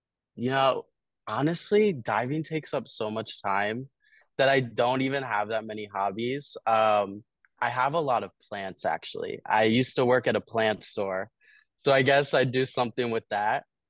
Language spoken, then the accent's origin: English; Glenside, Pennsylvania, United States; I'm from Glenside, Pennsylvania.